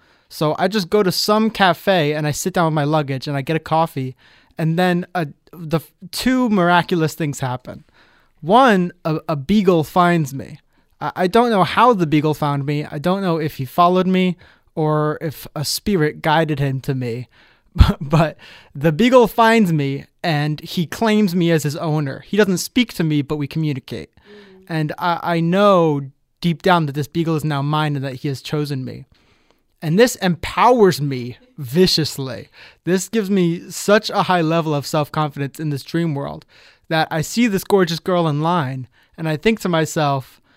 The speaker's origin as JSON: {"language": "English", "town": "Philadelphia", "region": "Pennsylvania", "country": "United States", "moved": "as an adult", "said": "I moved here December 2022. And so that was when the Amtrak, I'm from the States, I'm from Philadelphia."}